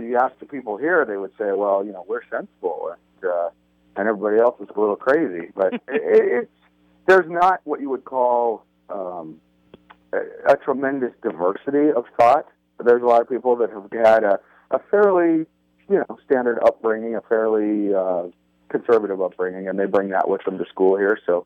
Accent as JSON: {"language": "English", "region": "Utah", "country": "United States", "tie": "born or raised there", "said": "I grew up in Utah"}